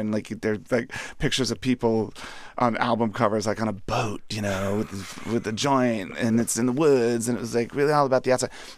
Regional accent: Springfield, Virginia, United States; When I was young, we had relatives there, and I grew up here in Springfield, Virginia, and we would drive all the way to Chicago in my mom's Ford Fiesta.

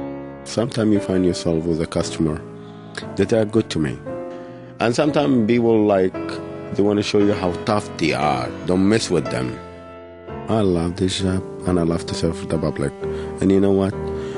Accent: Egypt; now in United States; I'm Egyptian American and African.

